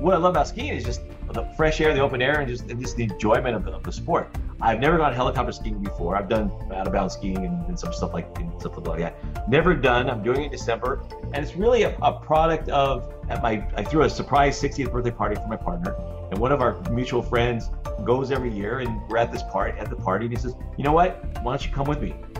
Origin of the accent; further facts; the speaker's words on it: Denver, Colorado, United States; So basically, born and raised in Denver, I was a skier since I was a little kid, and I raced in college.